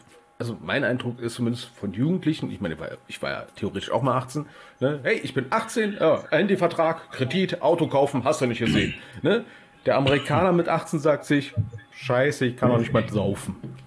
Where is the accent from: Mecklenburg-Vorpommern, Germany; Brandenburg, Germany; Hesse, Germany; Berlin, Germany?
Berlin, Germany; Es ging mir in den 90ern so, ja, aus Berlin.